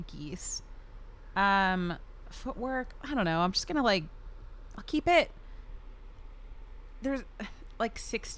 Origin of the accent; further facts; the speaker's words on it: Maryland, United States; I grew up in Maryland, so that's what I'm saying.